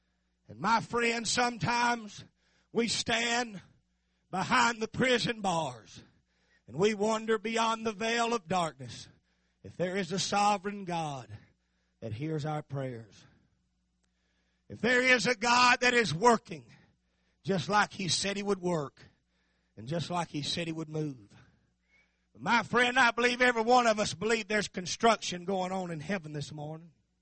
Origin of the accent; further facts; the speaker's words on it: Texas, United States; born there; And I was born in Texas